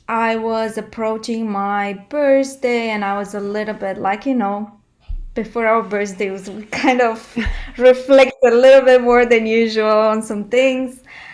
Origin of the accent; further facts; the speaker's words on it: Romania; also born or lived in Dallas / Dubai / France; now in Denmark; So I'm from Romania. Now I live in Denmark. But I started Creative in My Kitchen while living in Dallas, Texas.